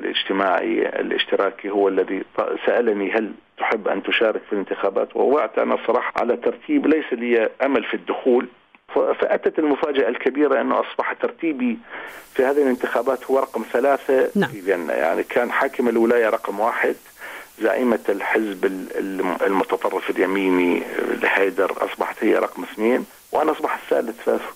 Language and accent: Arabic; Basra, Basra Governorate, Iraq; ترعرعت في البصرة، والبصرة هي ثغر العراق الباسم مثل ما يقولون، وذكرياتي في هذه المدينة ذكريات طيبة وجميلة جدا.